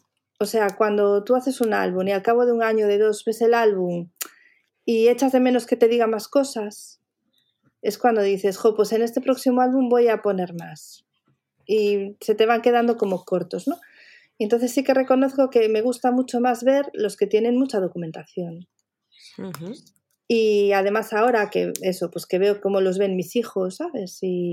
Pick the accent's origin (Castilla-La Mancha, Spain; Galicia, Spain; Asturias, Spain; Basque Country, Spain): Galicia, Spain; Vigo; Bueno, yo soy de Vigo, entonces un día fui como de excursión a propósito a comprarme los papeles sueltos